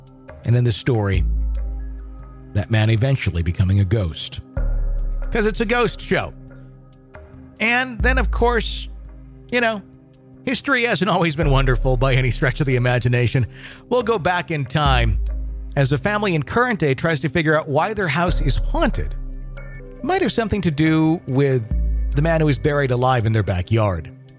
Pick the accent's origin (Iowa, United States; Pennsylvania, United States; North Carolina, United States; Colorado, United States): North Carolina, United States; For context, I grew up near Fort Fisher, North Carolina, which was near an important port during the Civil War